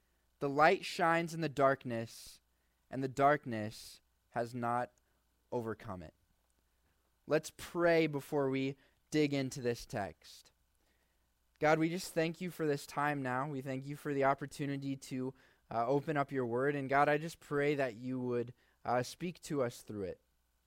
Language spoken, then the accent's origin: English; Newton, Iowa, United States; I'm from Newton, Iowa. Are any of you familiar with Newton? I was born in Newton, Iowa.